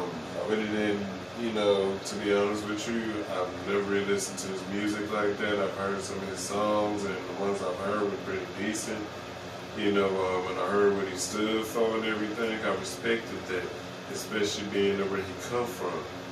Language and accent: English; Gary, Indiana, United States; my family on both sides, you know, mother and father's side, we're originally from Gary. And we're just, you know, like, we Gary folk, well, ain't no punks